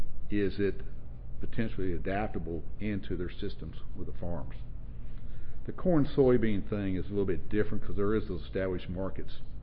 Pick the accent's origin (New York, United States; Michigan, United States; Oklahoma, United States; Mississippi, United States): Oklahoma, United States; compared to where I grew up in Oklahoma on a wheat farm, wheat and beef cattle